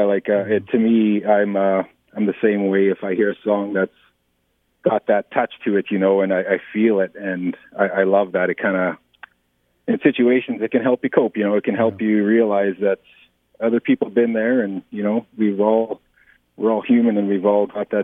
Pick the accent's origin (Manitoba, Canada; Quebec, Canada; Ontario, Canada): Manitoba, Canada; Roblin; I'm from Robla, Manitoba.